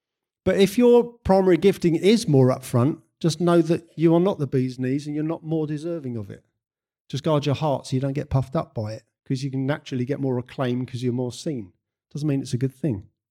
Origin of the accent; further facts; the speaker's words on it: United Kingdom; I know we're British.